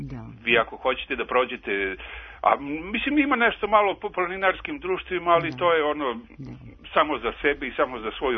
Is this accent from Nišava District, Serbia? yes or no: yes; Niš, Nišava District, Serbia; ovdje kod nas, ja sam znači iz Niša